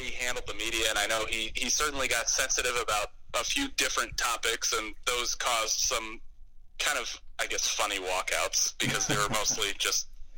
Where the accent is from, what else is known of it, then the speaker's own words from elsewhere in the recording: New England, United States; I grew up in New England